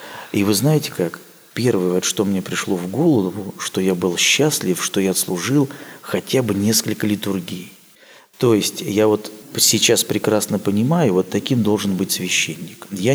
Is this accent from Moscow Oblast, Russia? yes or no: no; Yaroslavl, Yaroslavl Oblast, Russia; also born or lived in Kostroma; Я родился в Костроме. До 10 класса жил в Ярославле. Ну, тоже в совхозе, в деревне